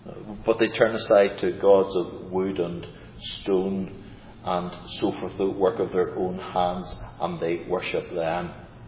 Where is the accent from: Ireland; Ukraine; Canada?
Ireland; So it's a kind of great thing I can say that I'm really an Irishman and I have my own piece of turf in that land. We haven't migrated to here, but that's my homeland.